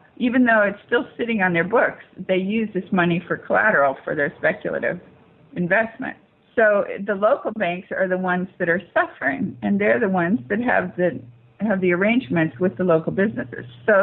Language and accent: English; California, United States; In fact, I'm from California